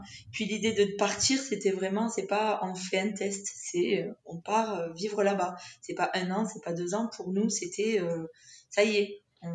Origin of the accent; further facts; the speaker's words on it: France; accent: French; Ça fait maintenant 7 ans qu'on vit là et je les comprends, ils me comprennent. Alors, c'est vrai que j'ai pas un accent formidable en espagnol. Je garde mon accent bien français.